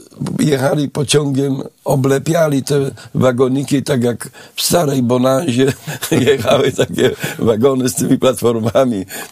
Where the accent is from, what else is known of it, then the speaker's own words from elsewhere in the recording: Odolanów, Greater Poland Voivodeship, Poland; Moja mała ojczyzna Odolanów, tak.